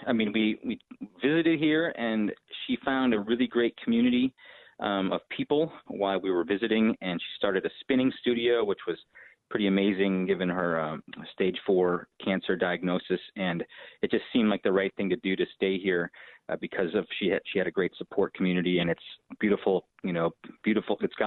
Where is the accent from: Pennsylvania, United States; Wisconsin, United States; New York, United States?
Wisconsin, United States; Stevens Point; I grew up in Stevens Point, Wisconsin. I went there until high school